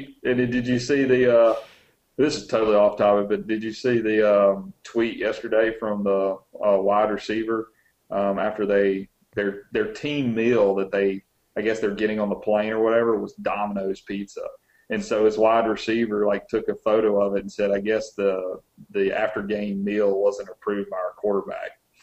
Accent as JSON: {"language": "English", "region": "Mississippi", "country": "United States", "tie": "born or raised there", "said": "Man, I grew up in South Mississippi, dude."}